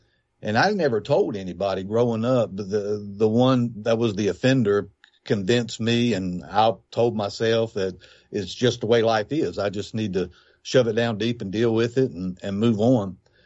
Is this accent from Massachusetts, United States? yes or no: no; North Carolina, United States; I grew up in Eastern North Carolina, wonderful family. My mother was a strong believer.